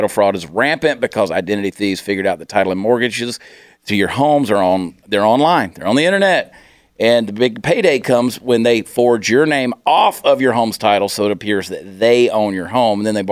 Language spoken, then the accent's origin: English; Georgia, United States; I grew up in Georgia. And so we had a batting cage in my house, right?